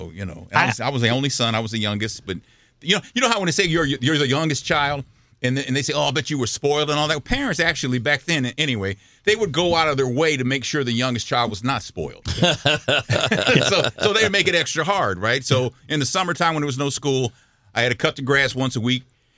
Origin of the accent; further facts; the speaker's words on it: Galveston, Texas, United States; When I was a kid, I grew up in Texas and in Galveston.